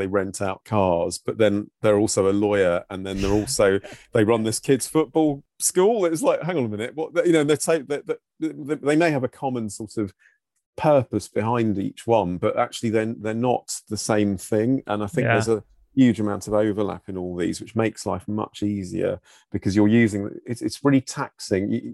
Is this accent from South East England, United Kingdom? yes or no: yes; Brighton, South East England, United Kingdom; because obviously that was my hometown where I grew up, and I'm not going to have many links there anymore apart from them.